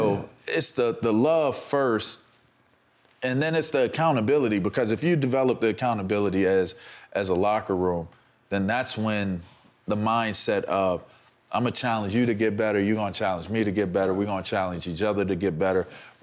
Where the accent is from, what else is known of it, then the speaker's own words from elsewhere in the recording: Pittsburgh, Pennsylvania, United States; but I always wanted to play linebacker because I'm from Pittsburgh.